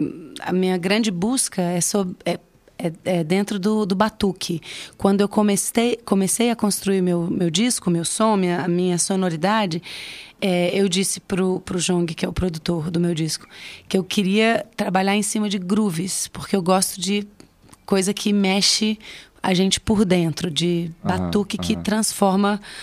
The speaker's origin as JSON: {"language": "Portuguese", "region": "Minas Gerais", "country": "Brazil", "said": "E na minha cidade, de onde eu venho, no meu estado, Minas Gerais, tem uma tradição de congado muito forte"}